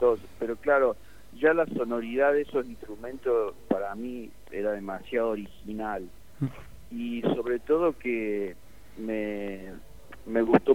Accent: Córdoba, Argentina; moved away as an adult; also born or lived in Madrid; now in Ibiza, Spain; porque yo soy de Córdoba, de Argentina, pero conocí el mar como a los 20 y pico de años y ahora vivo acá, en una isla.

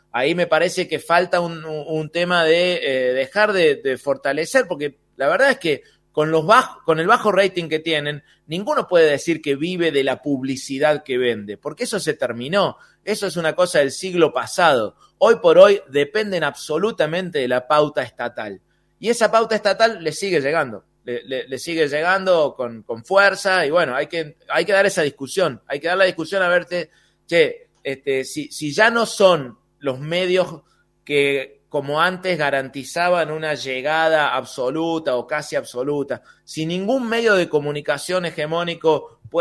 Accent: Córdoba, Argentina; Lo digo yo como peronista cordobés

